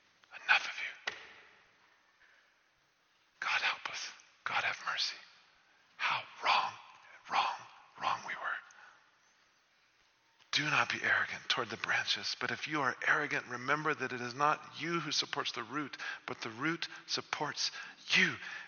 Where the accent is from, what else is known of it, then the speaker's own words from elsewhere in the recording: Pofadder, Northern Cape, South Africa; Nobody's from nowhere, right? I was from Pufadder, right?